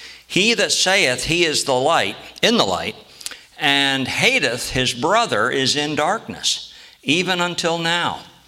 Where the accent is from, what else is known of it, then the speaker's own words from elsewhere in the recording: Watertown, New York, United States; Now, when I grew up in Watertown, New York, there was a place, believe it or not, the name of it was Jean's Beans.